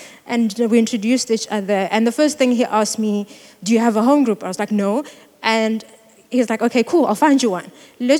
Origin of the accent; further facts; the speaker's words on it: East London, Eastern Cape, South Africa; So I'm from East London, and I'd come to Cape Town first year.